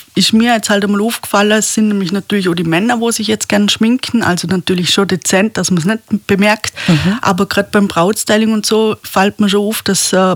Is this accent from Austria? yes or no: yes; Feldkirch, Vorarlberg, Austria; ich komme aus Feldkirch